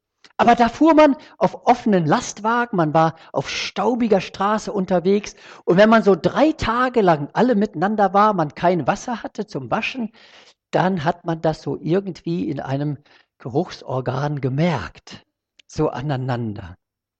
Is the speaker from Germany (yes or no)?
no; Johannesburg, Gauteng, South Africa; Ich bin in Johannesburg aufgewachsen.